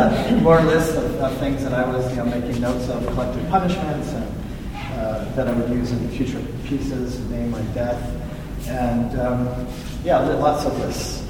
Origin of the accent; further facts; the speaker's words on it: Canada; Because I grew up in Canada and there was a lot of log cabins, it's the stereotype.